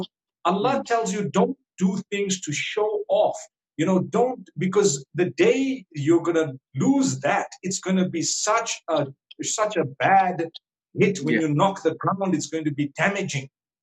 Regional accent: Zimbabwe; Like, I come from Zimbabwe, and the wealthy amongst us here in Zimbabwe

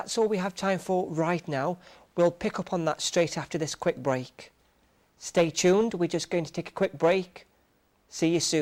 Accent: England, United Kingdom; because obviously I'm English

